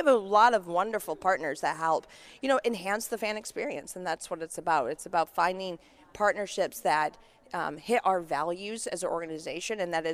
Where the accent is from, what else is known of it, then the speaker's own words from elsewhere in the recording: Flint, Michigan, United States; I'm from Flint, Michigan originally. So it kind of gives you a little bit of understanding where I'm from.